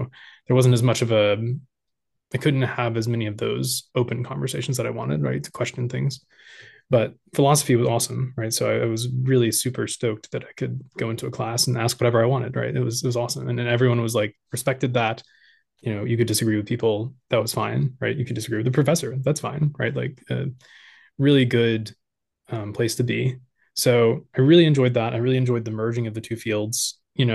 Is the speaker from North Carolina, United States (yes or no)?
yes; Charlotte, North Carolina, United States; but I was raised here in Charlotte. I live in Charlotte, so North Carolina. I'm North Carolinian, and lived here my whole life.